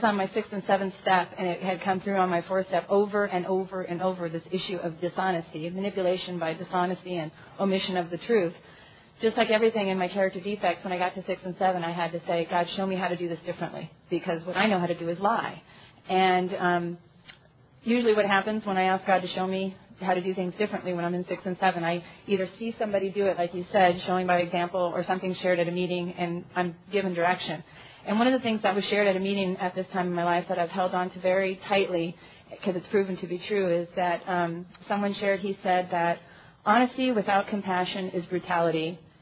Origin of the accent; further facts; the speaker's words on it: Denver, Colorado, United States; I'm an alcoholic. I'm from Denver, Colorado.